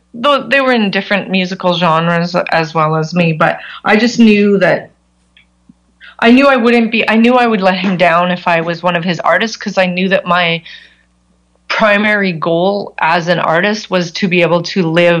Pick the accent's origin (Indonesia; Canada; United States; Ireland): Canada; because I'm nobody from Canada, right?